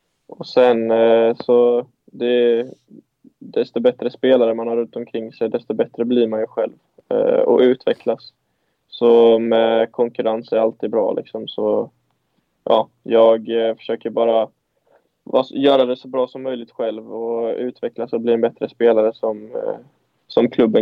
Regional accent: Halmstad, Halland County, Sweden; Utan Halmstad ligger i Halland, heter det.

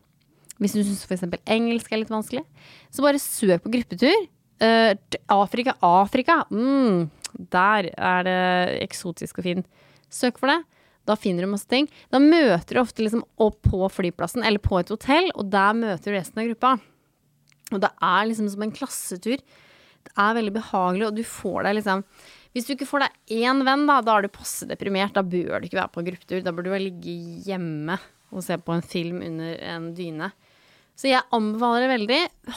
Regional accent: Vestfold, Norway; Så da bestemte vi oss for å ta en natt hjemme I Vestfold.

